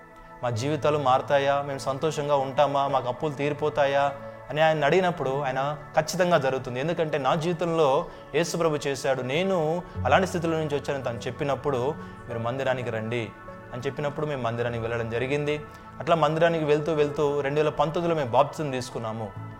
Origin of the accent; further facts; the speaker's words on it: Pothampalli, Telangana, India; మాది మెదక్ డిస్ట్రిక్ట్ పోతంపల్లి గ్రామము.